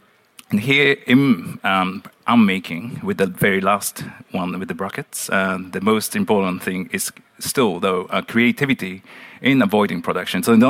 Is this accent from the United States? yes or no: no; Japan; also born or lived in Netherlands; but I'm just started my PhD, engineering PhD, remotely from my hometown in Japan. I'm really sort of living in between the Netherlands and Japan right now.